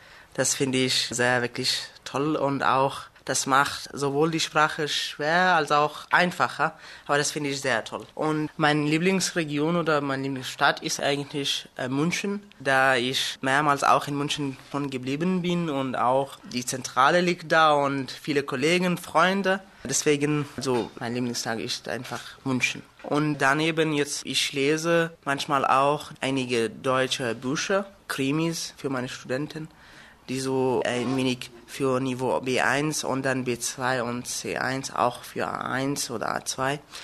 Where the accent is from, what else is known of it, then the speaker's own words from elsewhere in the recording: Afghanistan; German is a second language; ich komme aus Afghanistan.